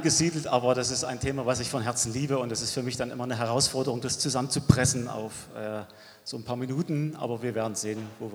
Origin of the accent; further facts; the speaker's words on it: Oranienburg, Brandenburg, Germany; born there; also born or lived in Mecklenburg / Annaberg-Buchholz / Hohenfichte; ich bin in Oranienburg geboren, 7 Jahre habe ich in Mecklenburg gelebt, 7 Jahre im schönen Annaberg-Buchholz, dann einige Jahre in Hohenfichte bei Augustusburg, und ich habe gesagt, ich würde niemals nach Karl-Marx-Stadt oder nach Chemnitz ziehen.